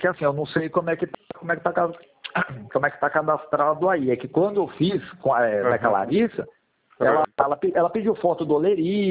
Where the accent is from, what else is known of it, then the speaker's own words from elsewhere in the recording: Santo André, São Paulo, Brazil; now in São João da Boa Vista, Brazil; Na verdade, eu sou de Santo André, que eu resido em São João já faz 20 anos já.